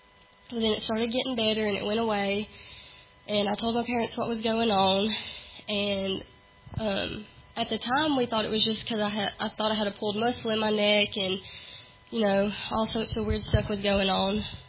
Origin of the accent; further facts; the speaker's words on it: Pisgah, United States; I'm from Pisgah. I was raised in church my whole life.